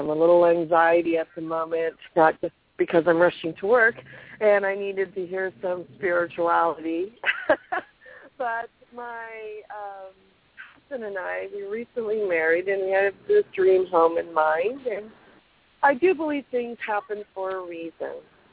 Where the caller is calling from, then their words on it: California, United States; I'm calling from California.